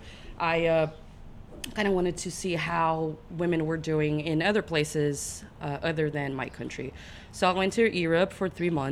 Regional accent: Brazil; accent: Brazilian; English is a second language; I am from Brazil, hence the accent.

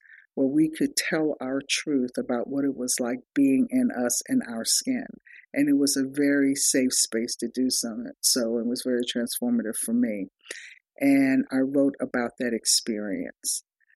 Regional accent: Washington, District of Columbia, United States; And when you're a kid growing up in Washington, D.C., and it was during the early 70s

